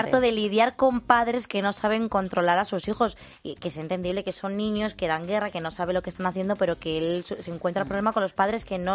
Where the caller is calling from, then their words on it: Alfara del Patriarca, Valencian Community, Spain; de Alfara, del Patriarca.